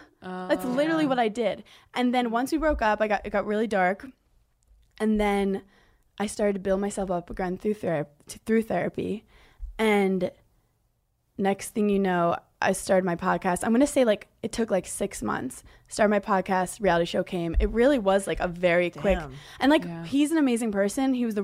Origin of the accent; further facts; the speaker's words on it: Brooklyn, New York, United States; I always had a cat growing up because I grew up in Brooklyn, so it was small.